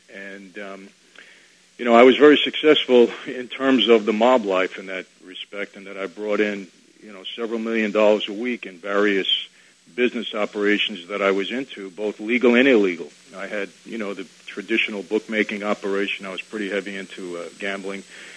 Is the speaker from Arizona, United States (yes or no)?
no; Brooklyn, New York, United States; born there; I was born in Brooklyn, New York